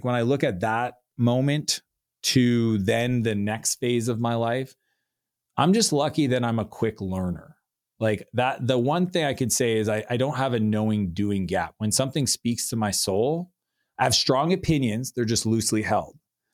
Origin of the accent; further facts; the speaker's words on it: Canada; now in San Francisco, United States; I'm from Canada. And I end up in San Francisco and I just fall in love with the city.